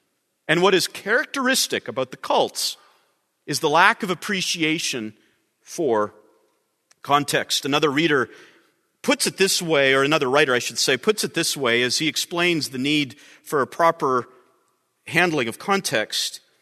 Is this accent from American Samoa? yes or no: no; Canada; born there; including the President of the United States, because I was born in Canada.